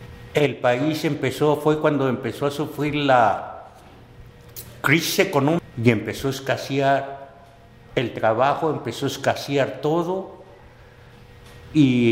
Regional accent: Mexico City, Mexico; now in San Francisco, United States; De la Ciudad de México.

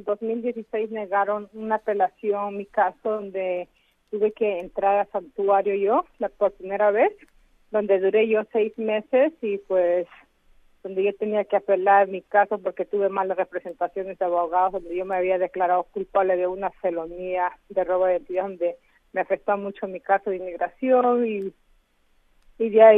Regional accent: Peru; porque en mi país realmente yo no quiero regresar a Perú porque también hay mucha pobreza y delincuencia

